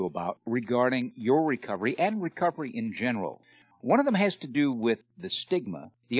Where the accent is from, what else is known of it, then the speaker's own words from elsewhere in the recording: Rhode Island, United States; Congressman Patrick Kennedy from my home state of Rhode Island.